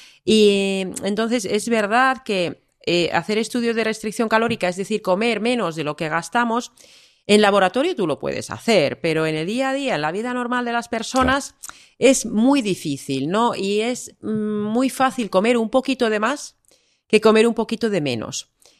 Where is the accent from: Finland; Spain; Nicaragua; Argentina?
Finland; yo que soy de Finlandia, pues tenemos una serie de productos que aquí pues no son tan propios.